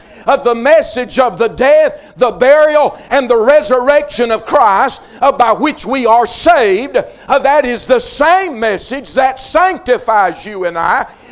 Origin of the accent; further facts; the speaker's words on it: Georgia, United States; also born or lived in Murphy, North Carolina; I was born in Murphy, moved to Dawson County, Georgia when I was little.